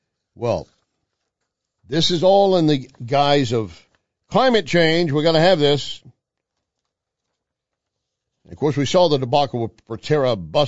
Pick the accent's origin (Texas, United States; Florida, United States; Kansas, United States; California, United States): Texas, United States; Pecos; In fact, where I went to school in Pecos, Texas, we had a couple of Native Indians